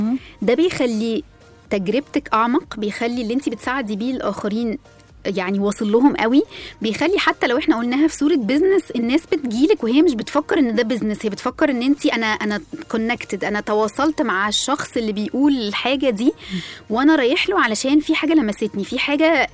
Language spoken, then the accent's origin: Arabic; Egypt; فأنت عارفة طبعا إحنا عندنا في مصر مفهوم بتاع كليات القمة